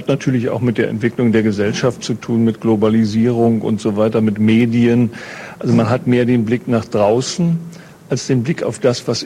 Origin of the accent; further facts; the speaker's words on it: Brandenburg, Germany; Ich bezeichne mich lieber als Brandenburger als Preuße.